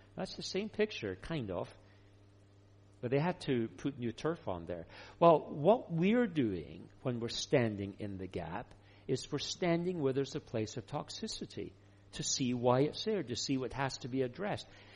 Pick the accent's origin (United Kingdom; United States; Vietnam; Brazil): United Kingdom; Scotland; I'm Scottish, so I wouldn't be telling you that. If it wasn't, I'm also Anglican